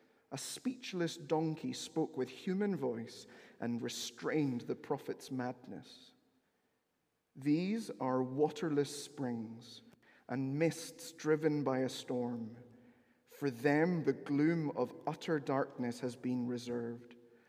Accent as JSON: {"language": "English", "region": "Amazon", "country": "Peru", "tie": "born or raised there", "said": "Growing up in the Amazonian rainforest region of Peru through the late 90s into the late 2000s was as idyllic as it sounds."}